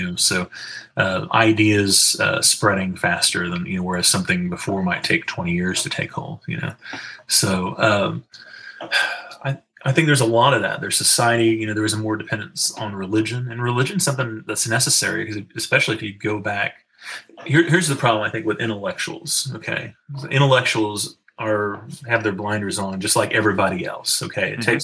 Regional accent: United States; I think growing up in America, too, we grew up in a time

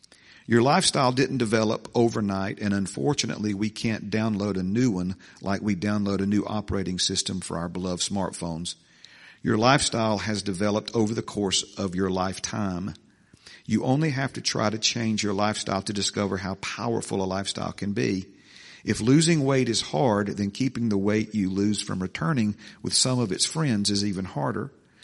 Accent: the South, United States; I was raised in the South. I still say yes, sir, and no, ma'am, to anyone who appears to be older than me.

